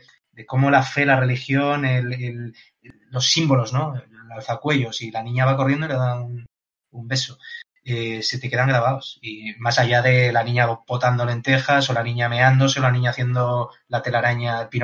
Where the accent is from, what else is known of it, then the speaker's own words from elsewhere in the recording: Andalusia, Spain; Yo es verdad que a misa he ido una vez en mi vida. Pero sé lo que es, y sé lo que es que mi abuela vaya, y en mi pueblo de Jaén cerrado, el luto, todo lo que es esa oscuridad de la fe.